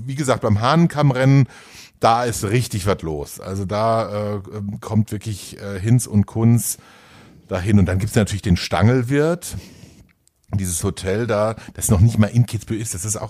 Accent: Frankfurt, Hesse, Germany; ich komme ja aus Frankfurt

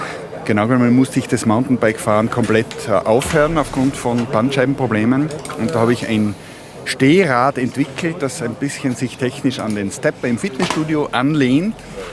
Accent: Mayrhofen, Tyrol, Austria; gebürtig aus Mayofen im Zillertal.

